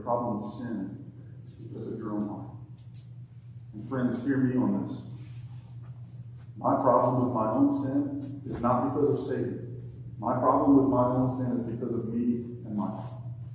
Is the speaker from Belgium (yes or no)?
no; Alabama, United States; When I was growing up in Alabama, my dad worked for several years at a steel mill.